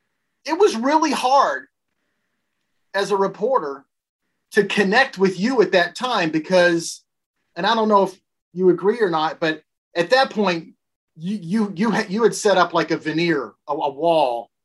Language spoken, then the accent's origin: English; Tennessee, United States; I'm an outsider. I'm from Tennessee.